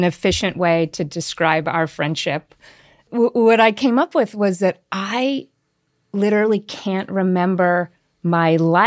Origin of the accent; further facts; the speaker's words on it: Cincinnati, Ohio, United States; Curtis and I grew up together in Cincinnati, right across the street from each other.